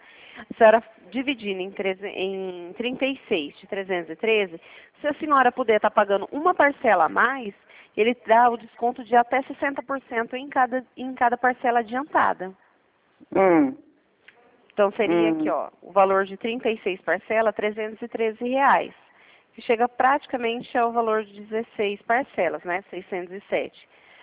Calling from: Presidente Prudente, São Paulo, Brazil

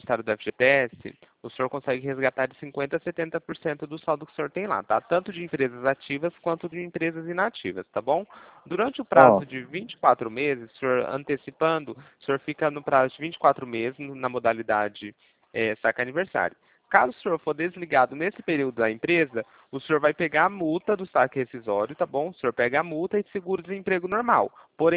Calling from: São Paulo, Brazil; eu sou aqui de São Paulo

